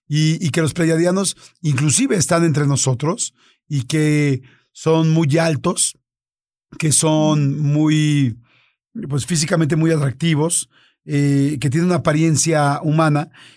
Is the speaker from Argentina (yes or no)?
no; Mexico; especialmente los americanos, Centro, Sudamérica y por supuesto Norteamérica, que somos los mexicanos, estamos influenciadísimos de los gringos